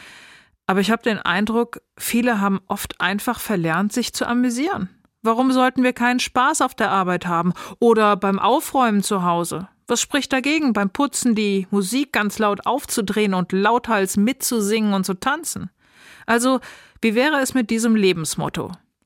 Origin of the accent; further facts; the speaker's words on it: Rhineland, Germany; Gott sei Dank bin ich im Rheinland geboren, umgeben von rheinischen Frohnaturen, habe quasi im Karneval und in schrägen Witzen als Kind gebadet.